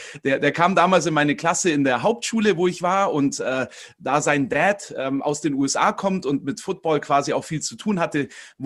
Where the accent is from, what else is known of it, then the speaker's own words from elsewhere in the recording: Königsbrunn, Bavaria, Germany; Ich komme aus Königsbrunn, das ist bei Augsburg. Und da bin ich auch aufgewachsen, im Umkreis geboren und verbringe eigentlich schon den Großteil meines Lebens hier.